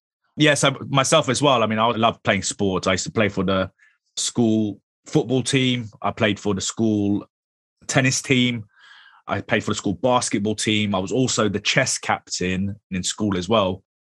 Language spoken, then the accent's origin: English; London, United Kingdom; I grew up in the complete opposite end of London. I grew up in Northwest London.